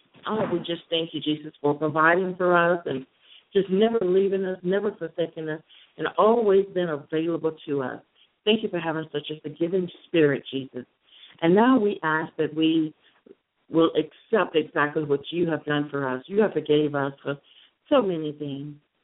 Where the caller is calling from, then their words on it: San Antonio, Texas, United States; Again, I am your host … I come to you live from San Antonio, Texas.